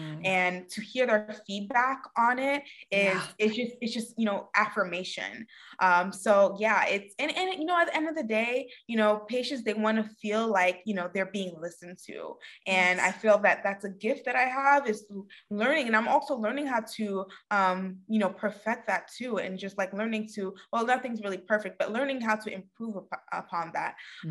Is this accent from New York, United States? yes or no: yes; Brooklyn, New York, United States; Because what I saw from my experience growing up in Brooklyn, New York, and living in that community, I did not think that Black people ran.